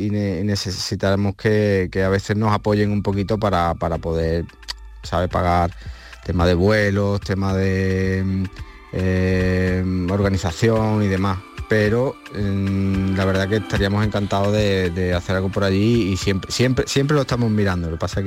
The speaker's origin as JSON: {"language": "Spanish", "town": "Los Palacios", "region": "Andalusia", "country": "Spain", "accent": "Andalusian", "said": "yo soy de Los Palacios y a mí pues llevamos 20 años aquí nosotros, pero somos muy andaluz, o sea, me refiero, se me nota que soy andaluz."}